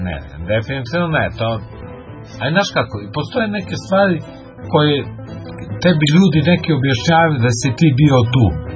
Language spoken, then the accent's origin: Serbian; Belgrade, Serbia; Ja sam rođen u Beogradu. Tog dana je bila neka epidemija, ovo ono, ja sam imao neku babu i dedu, ja sam odrasao tamo u Beogradu, kao mali